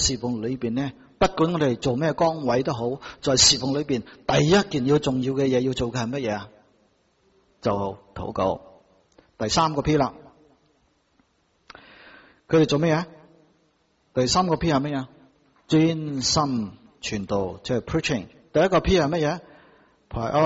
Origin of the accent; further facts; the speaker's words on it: China; 我哋中国人都系咁样讲噶啦，公有公理，婆有婆理